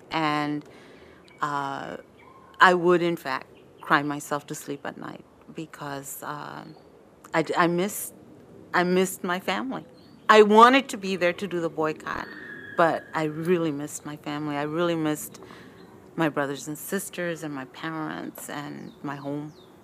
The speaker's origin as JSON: {"language": "English", "town": "Bakersfield", "region": "California", "country": "United States", "tie": "born or raised there", "said": "I grew up in Bakersfield, which has, when I was growing up there, was very, very racially polarized. It was very brown and white, and I was brown, or I am brown."}